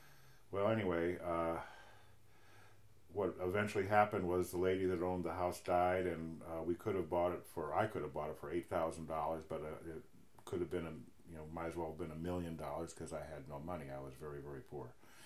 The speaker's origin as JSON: {"language": "English", "town": "Wilmette", "region": "Illinois", "country": "United States", "tie": "born or raised there", "also_born_or_lived": "Chicago", "said": "And then we, let's see, in 1949, my dad built a house in Wilmette, Illinois, which is"}